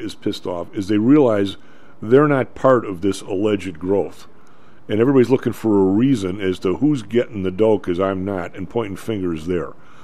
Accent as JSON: {"language": "English", "town": "Chicago", "region": "Illinois", "country": "United States", "said": "And the dude goes, by the way, where are you from? And I said, from Chicago."}